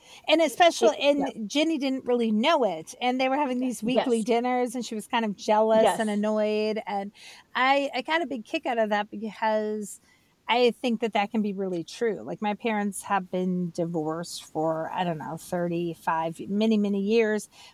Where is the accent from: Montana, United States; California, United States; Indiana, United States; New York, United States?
Indiana, United States; And I grew up in Amish country in northern Indiana.